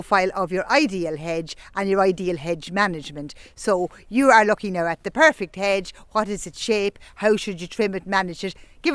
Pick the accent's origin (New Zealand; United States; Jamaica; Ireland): Ireland; Leinster; So, when I come from County Louth, we all know I come from County Louth